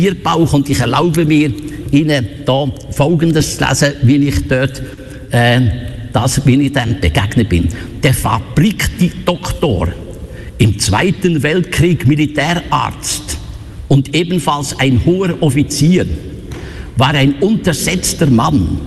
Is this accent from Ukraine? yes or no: no; Bern, Switzerland; ich als Berner Bub mit meiner unglaublichen Sprachbegabung, ich konnte die Zürichdeutsch nicht mehr können.